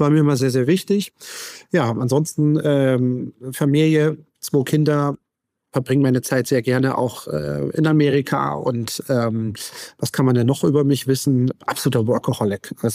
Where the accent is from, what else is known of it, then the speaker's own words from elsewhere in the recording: Dreieich, Hesse, Germany; Vater hat schon immer, also hat eine große Heizungsbaufirma, ja, in Dreieich, in Frankfurt und da bin ich immer auf Baustellen groß geworden.